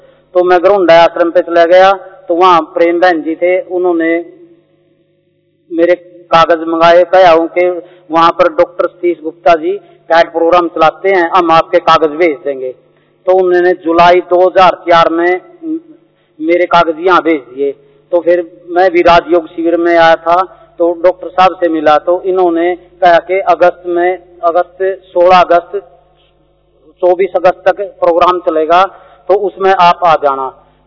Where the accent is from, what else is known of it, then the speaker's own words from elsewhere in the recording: Karnal, Haryana, India; शरीर का नाम … मैं करनाल हरियाणा से आया। काम मेरा खेती बाड़ी का, तो मैं किसान के घर में जन्म लिया